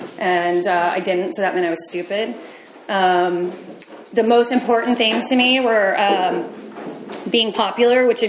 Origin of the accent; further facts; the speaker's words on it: Pleasant Hill, California, United States; I was raised in Pleasant Hill, which is right through the tunnel. I still live out there. I had a pretty nice suburban upbringing.